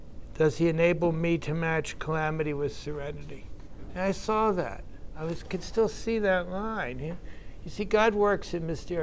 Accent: Baltimore, Maryland, United States; now in Topeka, United States; I didn't realize when I grew up in Baltimore in the 50s that I'd be doing an AA meeting in Topeka, Kansas in 2022. I didn't even know where Kansas was.

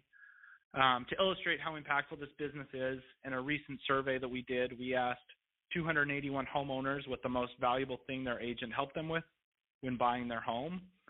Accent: Midwest, United States; now in Los Angeles, United States; So, I'm from the Midwest and currently live in Los Angeles

